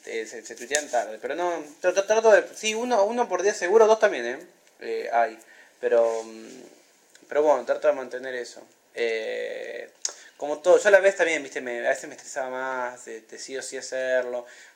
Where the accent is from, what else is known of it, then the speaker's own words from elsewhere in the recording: Campana, Buenos Aires Province, Argentina; Yo soy de Ciudad de Campana.